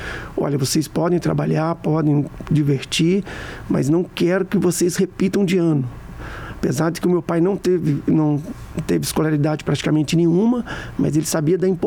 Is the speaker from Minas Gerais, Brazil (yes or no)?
yes; São João del Rei, Minas Gerais, Brazil; born there; eu nasci em São João del Rei, no distrito do Cajuru, que voltei lá recentemente, depois de muitos anos. A minha família é toda da região de São João del Rei.